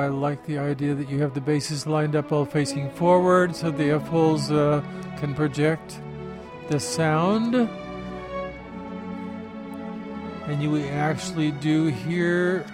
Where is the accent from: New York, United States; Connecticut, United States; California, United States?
California, United States; Los Gatos; I'm from Los Gatos, California.